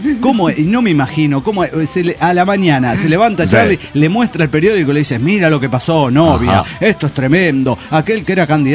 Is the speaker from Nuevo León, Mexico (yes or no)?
no; León, Guanajuato, Mexico; de León, Guanajuato.